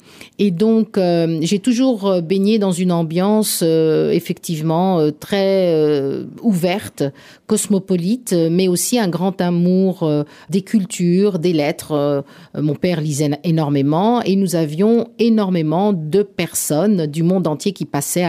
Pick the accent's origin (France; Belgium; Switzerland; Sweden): Switzerland; Geneva; je suis née à Genève et j'ai commencé par aller à l'école du quartier puisque nous habitions à La Servette.